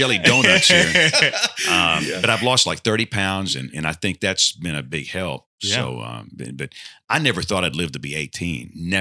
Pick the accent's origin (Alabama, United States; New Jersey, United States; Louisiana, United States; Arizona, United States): Alabama, United States; Greenville; And I'm from Greenville, this little town south of Montgomery.